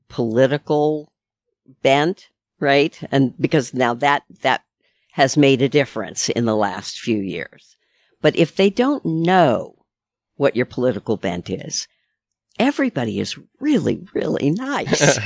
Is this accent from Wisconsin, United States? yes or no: no; California, United States; I came from the Bay Area, which is not New York City